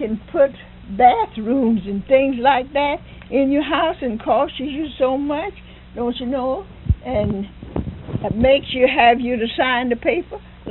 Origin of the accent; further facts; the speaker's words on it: United States; Oh, yes, yes. I grew up in Wayne County. Because we were small when we moved, when Daddy moved us.